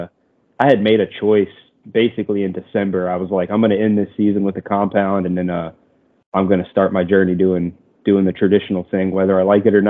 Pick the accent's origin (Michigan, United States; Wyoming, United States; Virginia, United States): Virginia, United States; now in West Virginia, United States; I'm from the Northern Virginia area. I now live in the Eastern Panhandle of West Virginia.